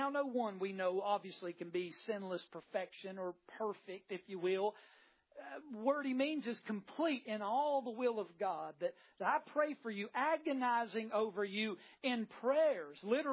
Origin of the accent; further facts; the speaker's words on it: West Virginia, United States; Honestly, it don't, because I know my roots. I do, man. I'm from West Virginia.